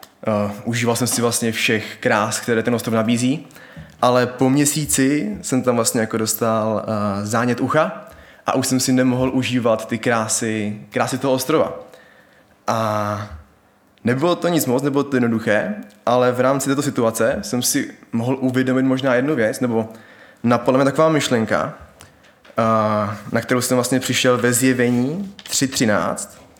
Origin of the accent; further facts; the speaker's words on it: Opava, Moravian-Silesian Region, Czechia; jsem z Opavy, z KŘSB.